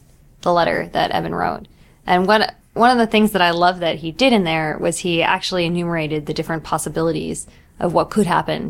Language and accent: English; New York, United States; I'm a New Yorker, and so we always interrupt each other when we discuss.